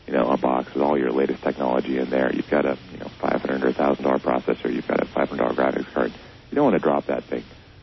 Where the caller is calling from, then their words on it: Los Angeles, California, United States; We're based out of Taiwan, and Shuttle US is based out of LA here, where I'm calling from.